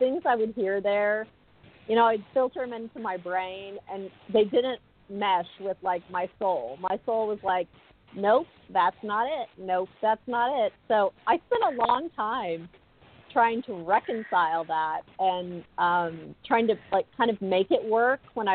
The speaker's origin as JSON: {"language": "English", "region": "Texas", "country": "United States", "said": "I'm from Texas, and in the Bible Belt, preachers still will say things from the pulpit about yoga being evil"}